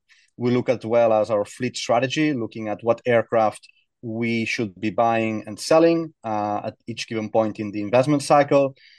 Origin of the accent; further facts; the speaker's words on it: Barcelona, Catalonia, Spain; I'm an aerospace engineer like you, Mikael. I'm from Catalonia, Barcelona.